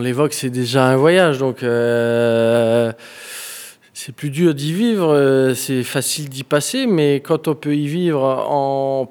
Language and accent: French; Brittany, France; Quand on est breton, on connaît que le Mont Saint-Michel.